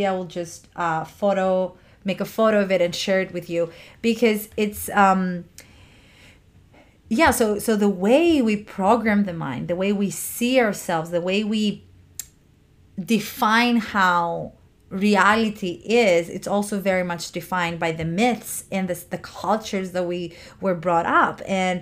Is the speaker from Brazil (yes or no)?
no; Greece; also born or lived in Latin America / Middle East / United Kingdom; now in United States; I come from Greece, I live in the United States, I've lived in Latin America, I've lived in Middle East, I lived in like in the UK. So I've lived in many different Western, mostly Western.